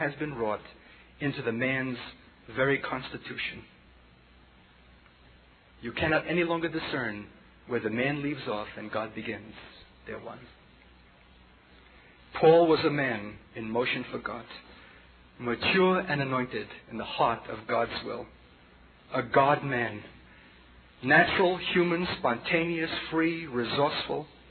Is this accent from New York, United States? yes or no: yes; Brooklyn, New York, United States; accent: Brooklyn; in which it came forth in my familiar Brooklyn accent, even with a bit of slang thrown